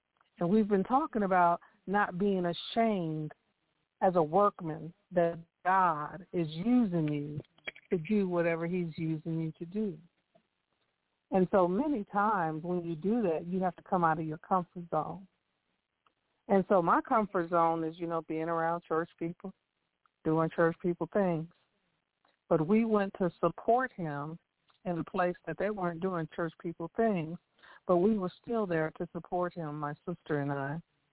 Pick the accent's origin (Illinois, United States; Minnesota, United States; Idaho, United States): Illinois, United States; Chicago; knew nothing about you other than you were a minority-owned business on the west side of Chicago, my hometown